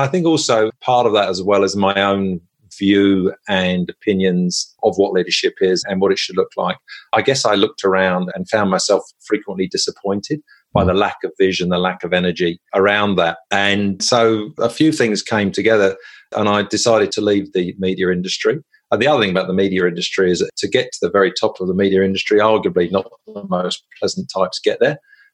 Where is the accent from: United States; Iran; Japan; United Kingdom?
United Kingdom; England; now in Sydney, Australia; a 54-year-old man living and working in Sydney. Now, from my accent, this is, we'll probably understand, I'm originally from the UK. I'm English.